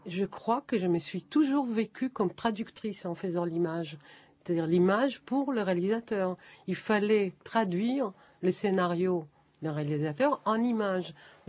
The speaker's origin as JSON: {"language": "French", "country": "Israel", "tie": "born there", "second_language": "French", "said": "Je suis né en Israël, mes parents m'ont parlé en allemand."}